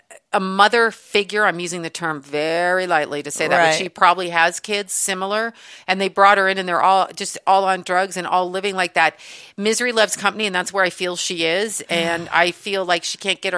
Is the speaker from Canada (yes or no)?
yes; Canada; Like, forgive me, I'm Canadian.